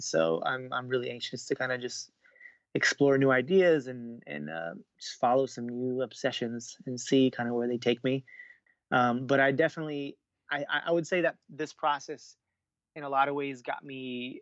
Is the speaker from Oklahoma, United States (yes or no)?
no; Miami, Florida, United States; But again, I'm from, as you mentioned, I'm from Miami.